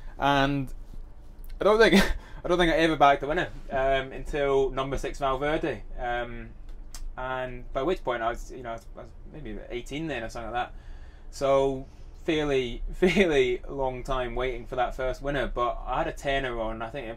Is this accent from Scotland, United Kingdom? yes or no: yes; Glasgow, Scotland, United Kingdom; I grew up in Glasgow